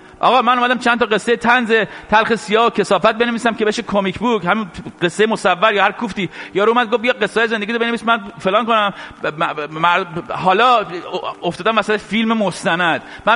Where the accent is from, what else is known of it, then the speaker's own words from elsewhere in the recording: Iran; moved away; خب از ایران اومدم بیرون.